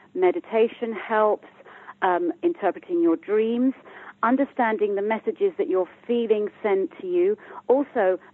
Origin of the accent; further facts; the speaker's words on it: United Kingdom; I'm from the UK, as you can hear by my accent